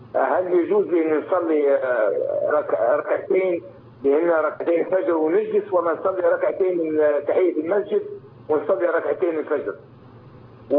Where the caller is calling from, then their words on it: Libya; أنا من ليبيا … من ليبيا.